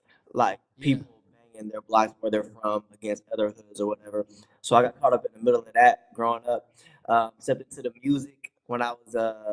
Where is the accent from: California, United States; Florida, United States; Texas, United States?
California, United States; I grew up in the Bay Area, which is Northern California.